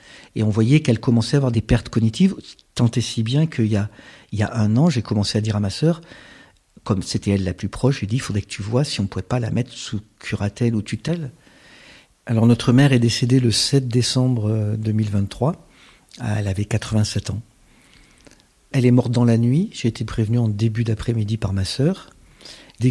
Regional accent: Auvergne-Rhône-Alpes, France; now in Montreuil, France; J'habite à Montreuil et je suis originaire de l'Ardèche. Je suis vraiment 100% ardéchois. Mes deux parents étaient ardéchois, mes quatre grands-parents, mes huit arrière-grands-parents. Voilà, je suis un ardéchois pur cru, d'une famille très modeste.

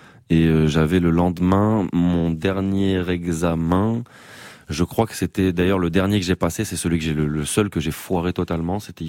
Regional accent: Marseille, Provence-Alpes-Côte d'Azur, France; born there; je suis né à Marseille, donc, mais j'étais parti depuis des années.

